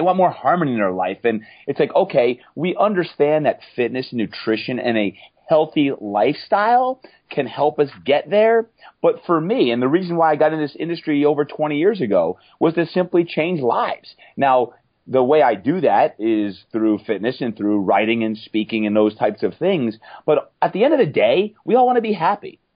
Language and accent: English; New Jersey, United States; I grew up in New Jersey, and I always wanted to be a pro athlete.